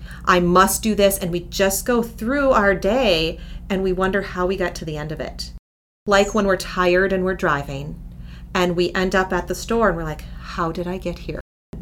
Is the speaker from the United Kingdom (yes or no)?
no; Midwest, United States; So being a Midwesterner, we have a long winter sometimes, right?